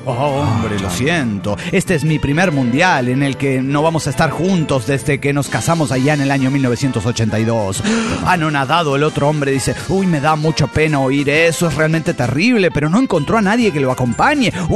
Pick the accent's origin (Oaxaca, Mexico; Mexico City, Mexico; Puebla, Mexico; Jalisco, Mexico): Mexico City, Mexico; Soy el rey del bolillo del Área 51 del DF mexicano.